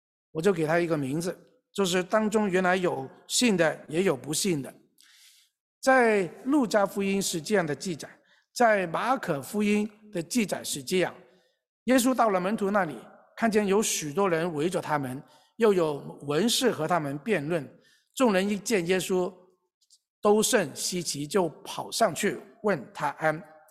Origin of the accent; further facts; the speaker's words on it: Hong Kong; 我是从香港来的